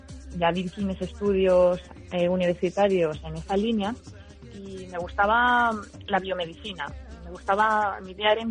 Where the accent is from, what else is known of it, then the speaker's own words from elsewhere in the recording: Alicante, Valencian Community, Spain; Pues yo soy de Alicante, uh-huh. Y allí realicé mis estudios universitarios y mi tesis doctoral en Elche.